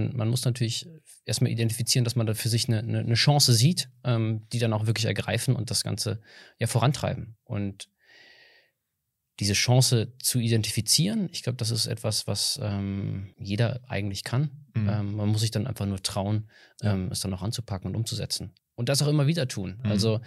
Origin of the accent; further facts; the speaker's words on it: Aachen, North Rhine-Westphalia, Germany; Also, geboren in Aachen, hier zur Schule gegangen, Abitur gemacht, anschließend Mechatronik studiert.